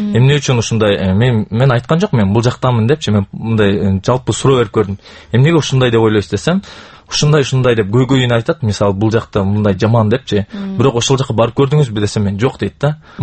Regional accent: Osh, Osh Region, Kyrgyzstan; Мен мисалы өзүм Оштонмун

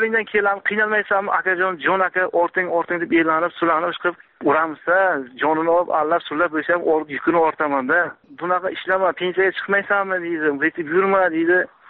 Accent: Samarkand, Samarqand Region, Uzbekistan; Men Samarqanddan, bitta qo'lim yo'q

